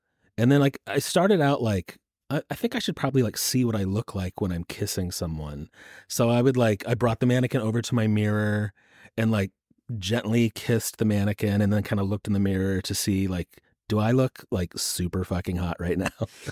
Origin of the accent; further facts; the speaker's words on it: Evansville, Indiana, United States; I grew up in Evansville, Indiana.